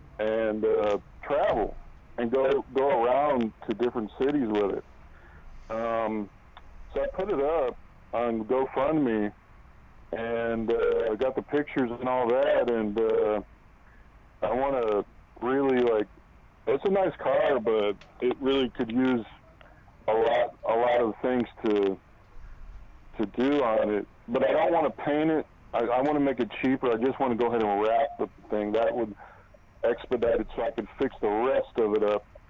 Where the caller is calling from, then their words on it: Mesquite, Texas, United States; I'm over here in Mesquite.